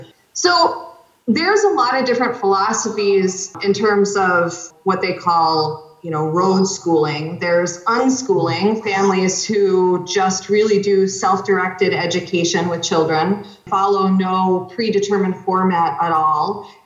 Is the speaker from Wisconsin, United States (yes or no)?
yes; Madison, Wisconsin, United States; accent: Midwestern; now in Port Townsend, United States; No, can't you tell by my fine Midwestern accent that I have retained? No, I grew up in Wisconsin. I grew up near Madison. And it was my first big leap was when I pivoted and I left Madison to come out to Port Townsend.